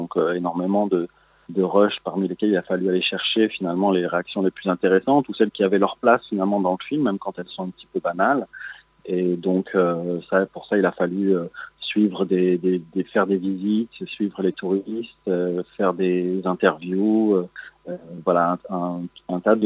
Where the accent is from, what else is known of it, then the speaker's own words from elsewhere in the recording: France; now in Israel; J'habite en Israël depuis 7 ans, j'ai grandi en France.